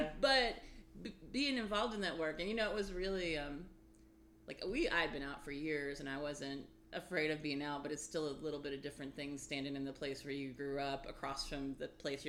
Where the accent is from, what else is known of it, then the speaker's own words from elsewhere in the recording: Morehead, Kentucky, United States; also born or lived in Indiana; I was actually, well, I was born in Indiana, but I was raised primarily in Moorhead, Kentucky. My family's from Eastern Kentucky in that area, and I grew up in Elliott and Round counties of Kentucky.